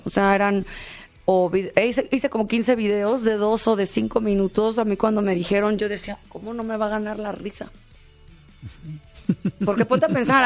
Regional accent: Mexico; soy la única mexicana que está en esa.

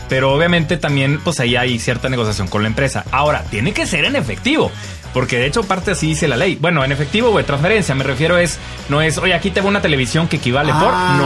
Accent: Mexico; la verdad es que como mexicanos no pensamos mucho en eso

